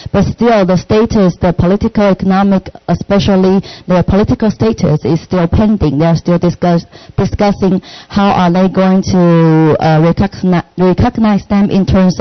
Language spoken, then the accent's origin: English; Taipei, Taiwan; I grew up in Taipei, that's the capital of Taiwan.